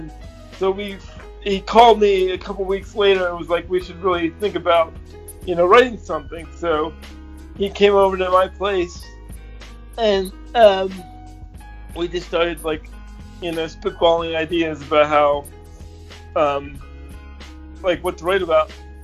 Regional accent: Pennsylvania, United States; I am from Pennsylvania. I am 39 years old.

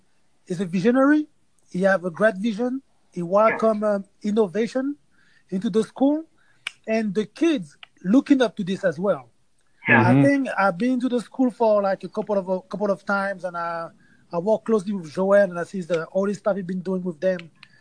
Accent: Paris, Île-de-France, France; now in Los Angeles, United States; I'm from Paris, and now I'm resident to Los Angeles, LA.

